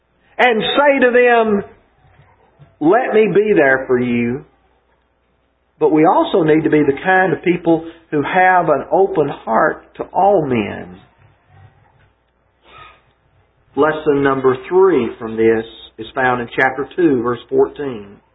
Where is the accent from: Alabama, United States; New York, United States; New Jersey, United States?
Alabama, United States; Some of you know that I'm from Alabama. Some of you may not know that.